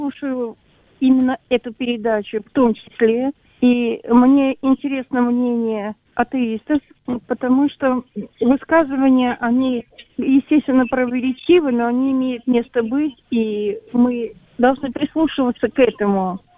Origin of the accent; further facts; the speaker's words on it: Moscow, Russia; Мне 68 лет. Я из Москвы.